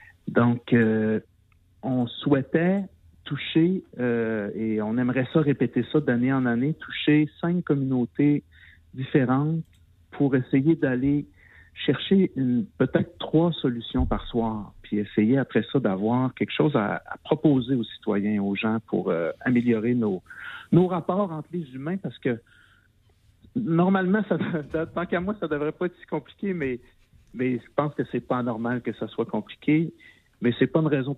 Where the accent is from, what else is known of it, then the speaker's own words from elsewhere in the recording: Quebec, Canada; excusez mon accent, je viens du Lac-Saint-Jean, hein, je vous le dis en passant, là, je peux avoir un peu d'accent des fois.